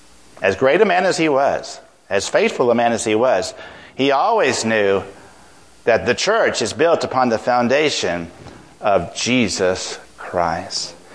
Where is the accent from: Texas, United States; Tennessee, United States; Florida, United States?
Florida, United States; Miami; He worked with my church in growing up in Miami.